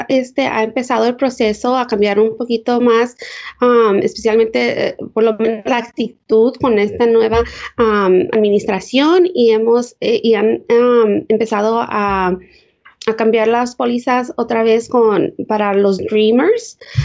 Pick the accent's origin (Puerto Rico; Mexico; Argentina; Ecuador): Mexico; now in United States; somos muchos mexicanos que quieren venir aquí a los Estados Unidos.